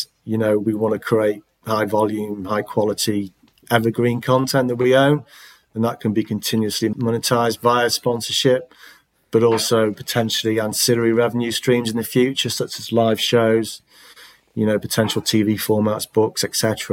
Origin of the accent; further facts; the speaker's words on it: Manchester, North West England, United Kingdom; I mean, I'm from Manchester, but Steve, Tom and Louise aren't.